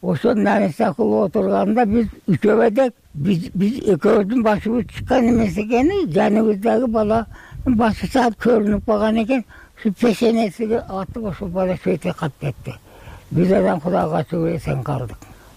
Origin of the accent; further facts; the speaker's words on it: Osh, Osh Region, Kyrgyzstan; Мен Оштон болом.